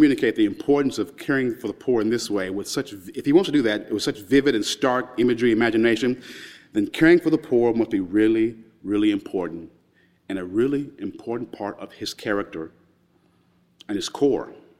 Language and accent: English; Kentucky, United States; now in New York, United States; I'm urban New Yorker, progressive, by way of Kentucky, by the way. I'm from Kentucky. So, you know, I'm a Kentucky New Yorker.